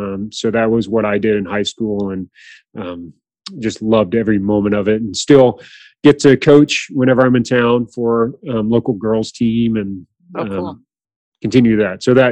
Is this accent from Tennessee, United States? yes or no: yes; Nashville, Tennessee, United States; So I was born in Nashville, Tennessee. People always say you don't sound like you've got an accent.